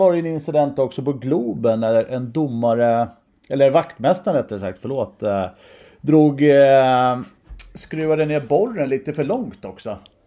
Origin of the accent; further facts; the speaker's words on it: Stockholm, Stockholm County, Sweden; jag kommer ju rätt sent till Huddinge också. Jag är ju från Sätra, så jag är ju Mälarhöjden en Breding bo från början.